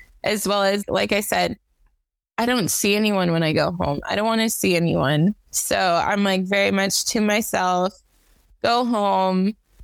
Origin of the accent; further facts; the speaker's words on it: California, United States; Today I'm currently in Minnesota. I am born and raised in California.